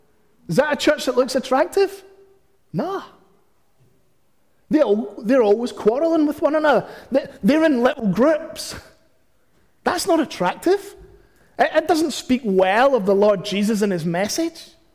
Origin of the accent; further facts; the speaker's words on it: Glasgow, Scotland, United Kingdom; now in London, United Kingdom; When I was growing up in Glasgow